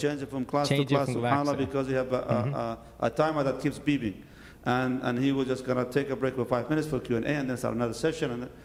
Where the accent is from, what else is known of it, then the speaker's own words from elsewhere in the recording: Kuwait; I was born and raised in Kuwait, alhamdulillah, conservative community